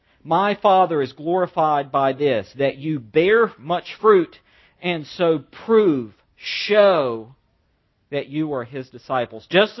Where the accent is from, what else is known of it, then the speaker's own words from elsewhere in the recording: the South, United States; you know, I'm from the South. You can't breed that out of a person. I'm stuck. It's as stuck to me as my accent.